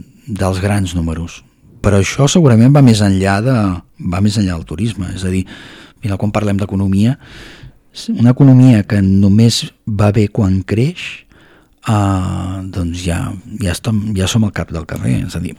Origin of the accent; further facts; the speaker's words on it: Barcelona, Catalonia, Spain; Jo sóc de Barcelona i ho puc dir